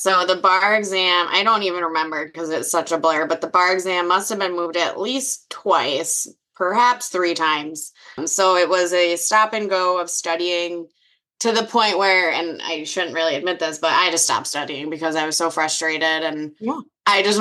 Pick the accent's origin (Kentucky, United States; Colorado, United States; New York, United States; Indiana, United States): New York, United States; Syracuse; also born or lived in Philadelphia; So I grew up in Syracuse, actually. I was born in Philadelphia, moved to Syracuse when I was five. Grew up there, went to high school there